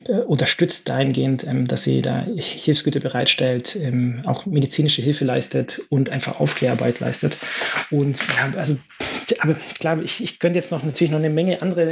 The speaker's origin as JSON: {"language": "German", "town": "Munich", "region": "Bavaria", "country": "Germany", "tie": "born or raised there", "said": "Und ich bin gebürtiger Münchner."}